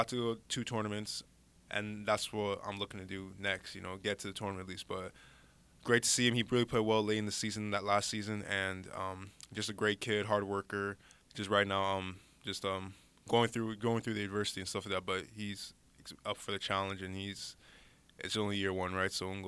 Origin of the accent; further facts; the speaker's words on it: Chicago, Illinois, United States; born there; I keep telling y'all, I was born in Chicago, 09, 24, 2000, 831, Swedish Convent Hospital.